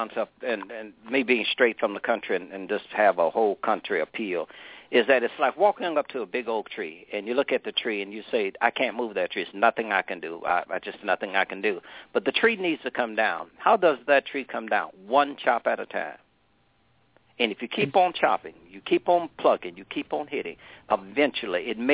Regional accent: Georgia, United States; now in South Carolina, United States; I'm from Southeast Georgia originally. I've been in South Carolina going on almost 40 years.

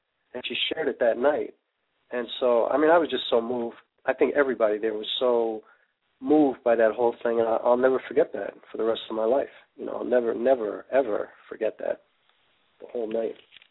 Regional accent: New York, United States; So, I mean, I've always grown up in a very diverse place. I mean, I'm from New York, so I'm lucky, you know, but most of the country is not like New York

